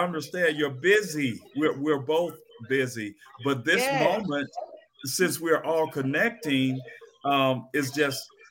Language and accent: English; Jonesboro, United States; Jonesboro, and of course that's my hometown. That's where all my peeps are.